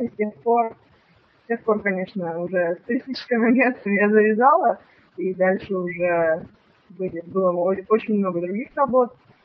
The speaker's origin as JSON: {"language": "Russian", "town": "Novosibirsk", "region": "Novosibirsk Oblast", "country": "Russia", "tie": "born there", "said": "Дело в том, что я родилась в Новосибирске"}